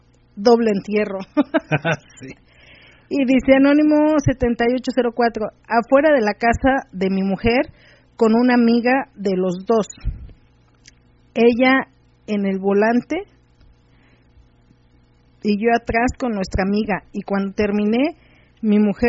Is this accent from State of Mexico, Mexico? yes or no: yes; Valle de Aragón, State of Mexico, Mexico; somos pareja y buscamos chica. La verdad es muy complicado encontrar en nuestra zona. Somos de Valle de Aragón. De Valle de Aragón.